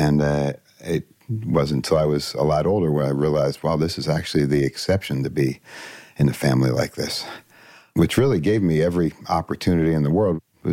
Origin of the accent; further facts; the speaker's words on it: Columbus, Ohio, United States; Mostly in Columbus, Ohio.